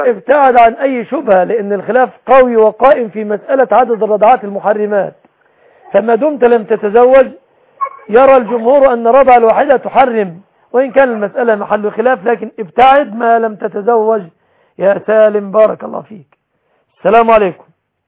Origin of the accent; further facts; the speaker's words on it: Egypt; بلادنا مصر